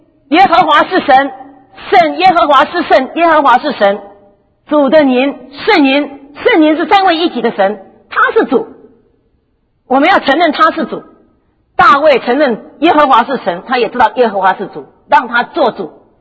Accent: United States; 他知道我是美国来的，加州快要沉下去了

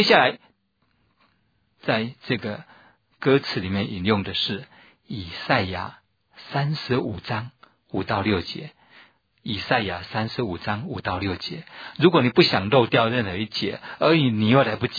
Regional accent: China; 我们所追求的平安并不像一般我们中国人的传统，就是无病无灾那就好了

